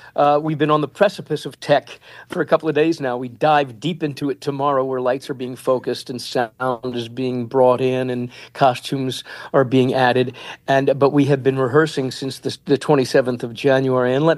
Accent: Lancaster, Pennsylvania, United States; He came to Lancaster, Pennsylvania, my hometown, where I was doing a production of Dark at the Top of the Stairs at the Fulton Opera House

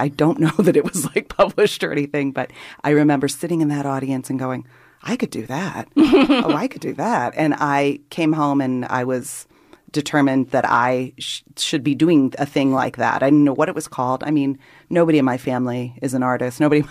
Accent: St. Louis, Missouri, United States; born there; I was born in St. Louis, Missouri. And then I left there, went down to New Orleans, to Loyola, New Orleans

